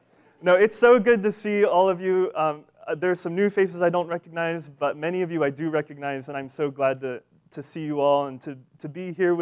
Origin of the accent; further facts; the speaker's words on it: Pennsylvania, United States; I am from Pennsylvania